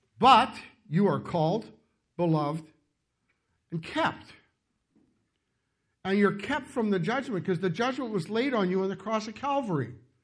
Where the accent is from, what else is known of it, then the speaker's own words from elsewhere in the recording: Penticton, British Columbia, Canada; When I was a kid growing up in Penticton